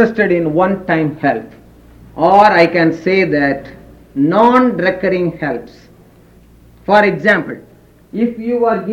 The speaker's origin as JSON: {"language": "English", "country": "India", "said": "As an Indian, I am viewing it democracy, it is quite different."}